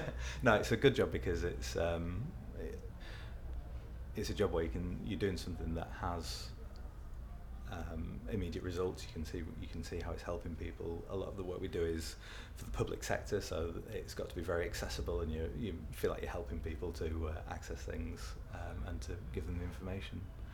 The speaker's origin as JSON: {"language": "English", "town": "York", "region": "Yorkshire and the Humber", "country": "United Kingdom", "lives_now": "Sheffield, United Kingdom", "said": "I'm originally from York, but we moved to Sheffield, and now that's home."}